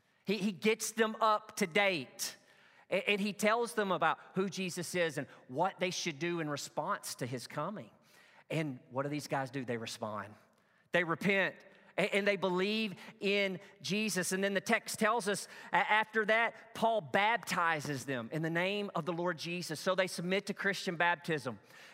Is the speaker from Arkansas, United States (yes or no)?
yes; Truman, Arkansas, United States; You know that I grew up in Northeast Arkansas. If you were to go back to in time to the era in which I grew up in the 80s and 90s in Northeast Arkansas, you would have seen, especially in my town of Truman